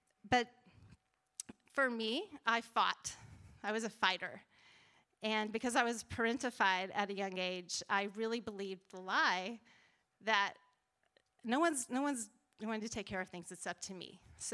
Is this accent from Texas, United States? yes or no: yes; Lubbock, Texas, United States; now in Orange County, United States; Like, I grew up in Lubbock, Texas. But the journey from Lubbock to here isn't what's so significant.